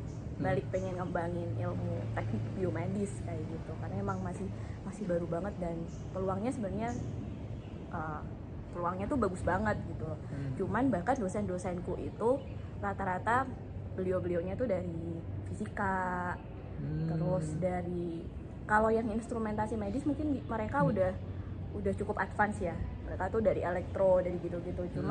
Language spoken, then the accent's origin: Indonesian; Jember, East Java, Indonesia; Aslinya Jember.